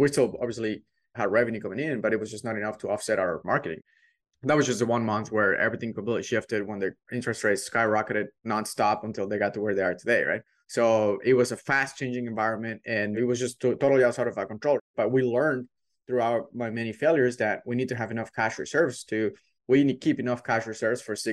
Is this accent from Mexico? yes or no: yes; Mexico; English is a second language; moved away; also born or lived in Ireland; Like, entrepreneurship is not really a topic spoken about a lot in growing up in Mexico. So I was an employee, right? When I was in Ireland, I was an employee.